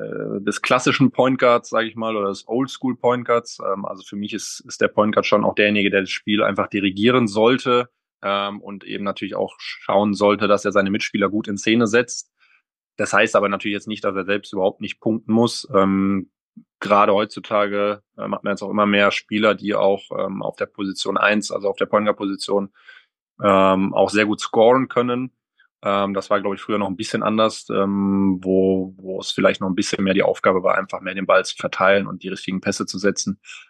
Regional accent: Heidelberg, Baden-Württemberg, Germany; Bin 30 Jahre alt und bin auch gebürtiger Heidelberger.

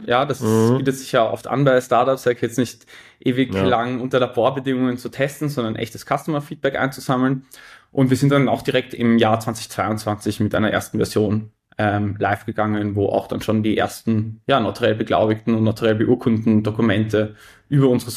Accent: Vienna, Austria; ich bin Wiener, habe aber eigentlich einen deutschen juristischen Hintergrund. Also obwohl ich mein ganzes Leben davor in Wien gelebt habe, habe ich dann Jurastudium in Deutschland gemacht.

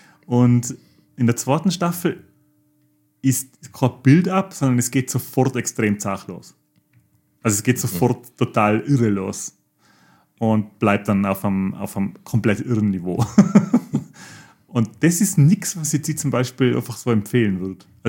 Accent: Austria; weil wenn man jetzt so Sketch-Comedy hört, dann denkt man als Österreicher

